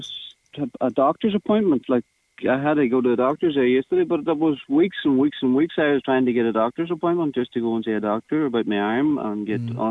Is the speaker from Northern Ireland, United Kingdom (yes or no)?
no; Bridgend, Wales, United Kingdom; when I'm from Bridgend all my life